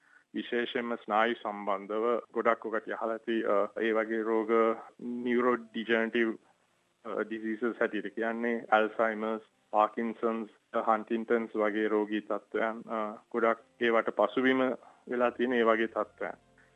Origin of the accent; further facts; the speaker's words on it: Kandy, Central Province, Sri Lanka; moved away as an adult; also born or lived in United States; මම හැදුනේ වැඩුනේත් මහනුවර. ඊට පස්සේ මට අවස්ථාවක් ලැබුණා ඇමරිකාවට යන්න.